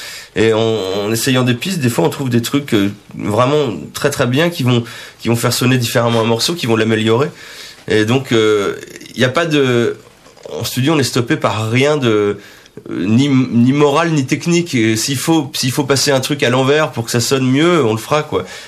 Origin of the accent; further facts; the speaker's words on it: Centre-Val de Loire, France; Au départ, c'est un groupe qui vient du Berry, entre Bourges et Châteauroux, Issoudun.